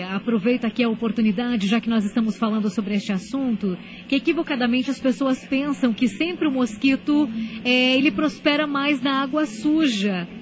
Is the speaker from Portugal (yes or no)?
no; União da Vitória, Paraná, Brazil; Nós somos de União da Vitória, aqui no Paraná, cidade irmã de Porto União.